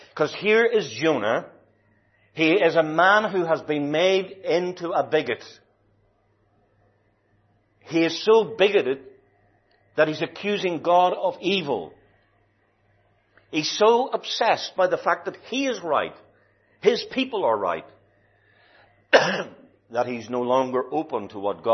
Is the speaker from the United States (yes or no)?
no; Northern Ireland, United Kingdom; I was amazed coming from Northern Ireland about some of the things that I had a dislike of.